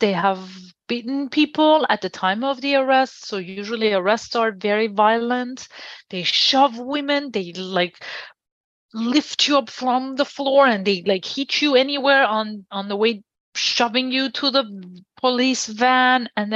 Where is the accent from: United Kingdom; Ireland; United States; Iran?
Iran; I was born and raised in Iran